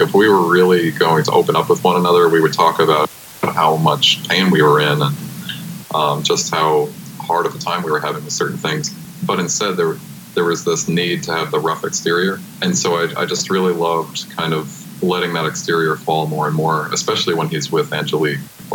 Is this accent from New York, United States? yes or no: yes; New York, United States; Like the kids that are growing up on Long Island like I did